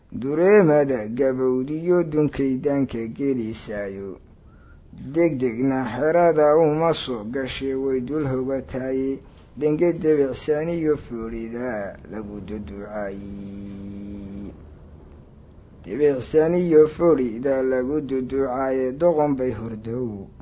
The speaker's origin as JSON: {"language": "Somali", "town": "Holhol", "region": "Ali Sabieh Region", "country": "Djibouti", "tie": "born or raised there", "said": "marka deegaan la yiraahdo holhol oo aan ku soo koray baan aad u jeclaa"}